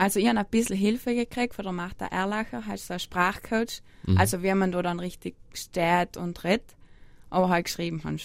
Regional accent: Trentino-Alto Adige, Italy; ich bin eine Südtirolerin

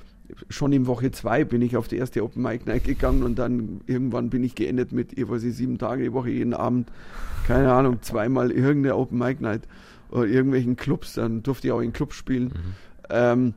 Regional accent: Bavaria, Germany; ich bin ja auch Bayer, also wir haben einen Dialekt

